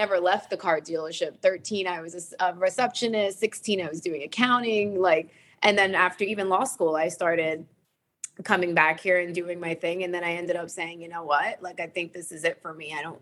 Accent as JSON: {"language": "English", "town": "Brooklyn", "region": "New York", "country": "United States", "tie": "born or raised there", "said": "I was born and raised in Brooklyn, yes."}